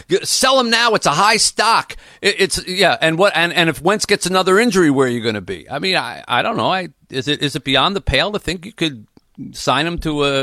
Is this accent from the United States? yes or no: yes; Philadelphia, Pennsylvania, United States; now in Detroit, United States; I grew up in Philadelphia. One of my first jobs was selling programs at Vet Stadium